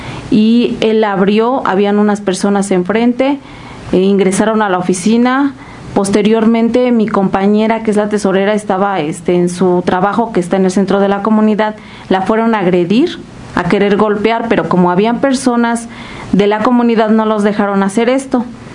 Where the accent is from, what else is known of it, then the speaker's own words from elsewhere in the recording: San Luis Tecuautitlán, State of Mexico, Mexico; vengo de la comunidad de San Luis Tecuautitlán, municipio de Temascalapa.